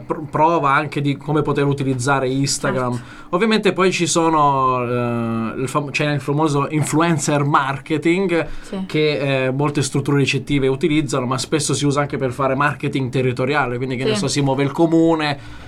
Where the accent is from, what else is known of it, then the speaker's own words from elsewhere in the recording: Polignano a Mare, Apulia, Italy; anche io sono da Polignano.